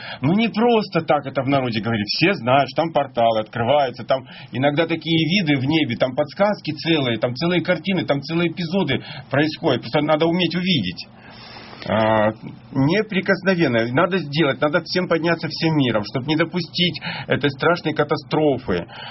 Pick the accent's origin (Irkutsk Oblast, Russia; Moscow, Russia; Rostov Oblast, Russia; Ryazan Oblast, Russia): Irkutsk Oblast, Russia; Kultuk; born there; Я родился на Байкале именно в этом месте, в Култуке.